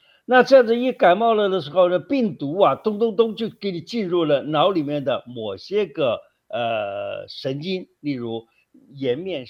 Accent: China; 我们中国人不是有这么一句话

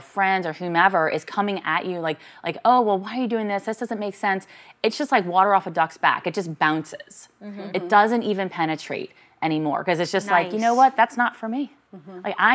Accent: Violet, Louisiana, United States; I wasn't born wealthy. We grew up in St. Bernard Parish. For those from Louisiana, you know.

